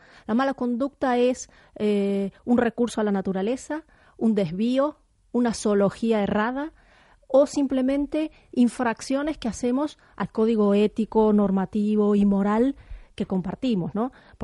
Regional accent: Argentina; also born or lived in United States; hay una gran parte de, de mi infancia y mi adolescencia en Argentina. No son relatos argentinos, hay algunos relatos que suceden, por ejemplo, en Estados Unidos, porque yo viví allí también

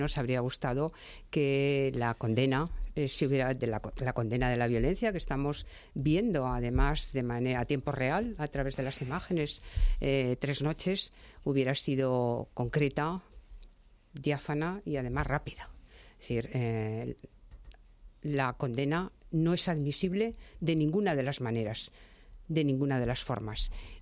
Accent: Basque Country, Spain; Yo que vengo del País Vasco, ¿no?

